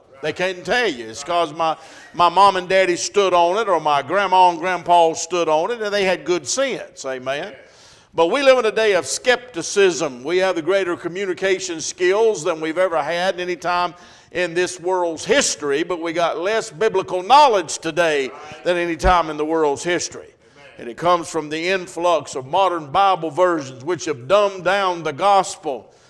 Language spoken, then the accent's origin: English; North Carolina, United States; Now, don't hold it against me because I'm from North Carolina and a Tar Heel fan. Now, don't cut me off. But we live right above Charlotte, about 25 miles, central part of the state.